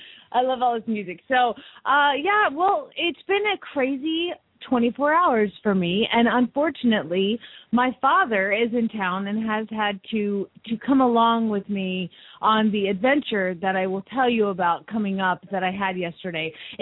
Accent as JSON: {"language": "English", "town": "Phoenix", "region": "Arizona", "country": "United States", "said": "from Phoenix, Arizona"}